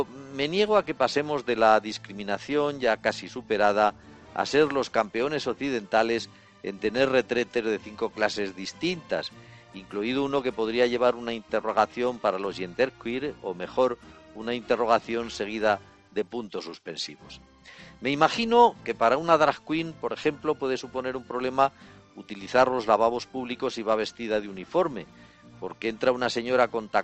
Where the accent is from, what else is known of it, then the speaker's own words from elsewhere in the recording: Zaragoza, Aragon, Spain; en el ayuntamiento de mi pueblo, en Zaragoza